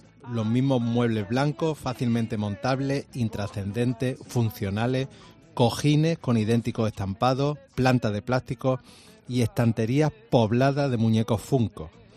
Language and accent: Spanish; Córdoba, Andalusia, Spain; also born or lived in Málaga; recuerdo perfectamente cómo era la casa en la que me crié de pequeño en Córdoba. y no logro recordar cómo era el piso donde viví en Málaga hace apenas unos años.